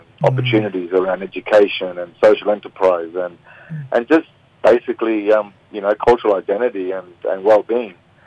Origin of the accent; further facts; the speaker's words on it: Queensland, Australia; I'm from Tuckalak Country in Cordon area, and so that's where I'm from in far north Queensland.